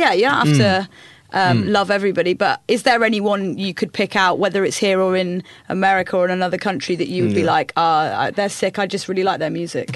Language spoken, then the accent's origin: English; Walthamstow, London, United Kingdom; I'm from Walthamstow